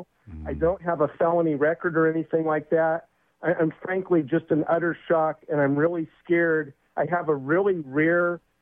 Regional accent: United States; I received what to me as an American citizen was a rather shocking amount of paperwork

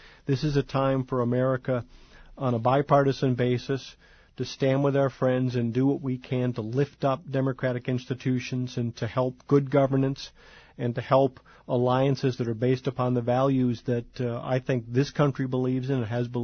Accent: Wisconsin, United States; I'm from Wisconsin, I'm your neighbor to the east

